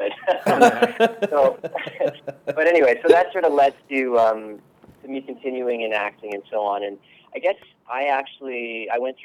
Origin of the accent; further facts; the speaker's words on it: Montreal, Quebec, Canada; I am from Montreal, Canada, you got it.